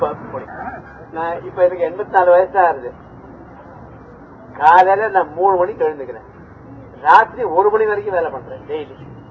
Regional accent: Delhi, India; Tamil is a second language; தமிழ் தெரியாது. ஹிந்தி, குஜராத்தி, பெங்காலி, பஞ்சாபி தான் எனக்கு நிறைய தெரியும். நான் பிறந்து வளர்ந்தது டெல்லியா இருக்கிறதுனால எனக்கு பேங்க் அக்கௌண்ட் டெல்லியில தான் இருந்தது.

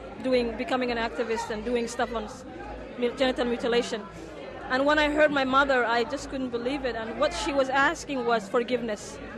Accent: Somalia; I'm from Somalia.

